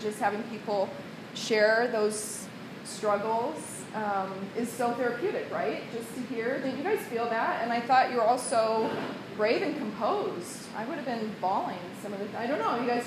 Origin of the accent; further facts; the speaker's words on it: Midwest, United States; I'm from the Midwest, he's from LA.